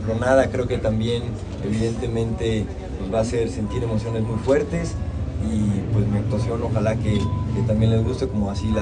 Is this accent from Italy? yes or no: no; Mexico; es parte de nuestra tradición como mexicanos.